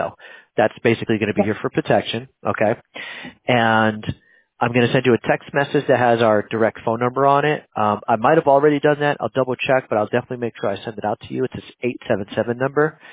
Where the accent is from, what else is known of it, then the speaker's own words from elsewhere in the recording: New Jersey, United States; I was born and raised in Jersey, so it was a little rough living in Jersey.